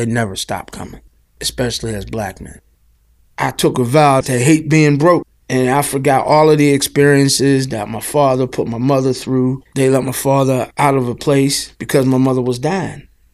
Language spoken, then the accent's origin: English; Pittsburgh, Pennsylvania, United States; I grew up in Omega Park, which is in East Liberty. And at that time, it was the hot spot for drugs.